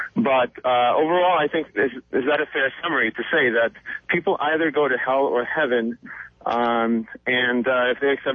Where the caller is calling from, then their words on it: New York City, New York, United States; Yeah, I'm calling from Brooklyn.